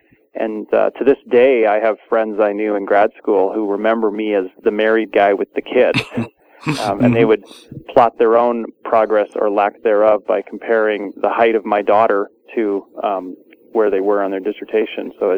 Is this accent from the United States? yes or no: no; Canada; I did not grow up in an area that was heavily LDS. There actually is a part of Canada not that far from where I was raised that is actually pretty Mormon, but I'm from slightly outside of that range.